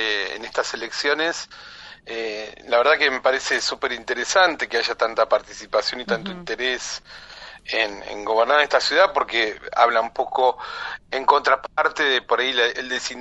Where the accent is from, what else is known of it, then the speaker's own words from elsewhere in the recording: Bariloche, Río Negro, Argentina; born there; Nací acá en Bariloche, soy maestro.